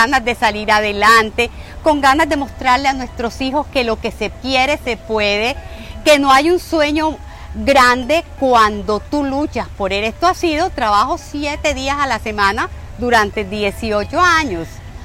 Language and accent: Spanish; Colombia; moved away as an adult; yo, mi esposo y yo somos colombianos. Nos vinimos de Colombia porque había una situación de mucha inseguridad.